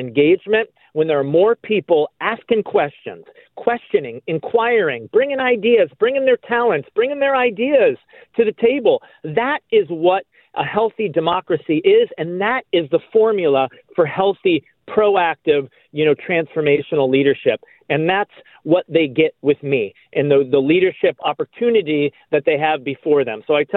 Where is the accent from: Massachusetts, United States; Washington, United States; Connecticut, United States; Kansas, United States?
Massachusetts, United States; Boston; You know, I came here from Boston, Mass, where, you know, you don't have partisan elections for local elections, for citywide elections